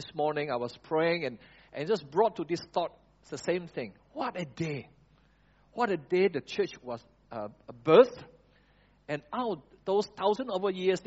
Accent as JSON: {"language": "English", "region": "Sarawak", "country": "Malaysia", "said": "You heard I'm from Sarawak."}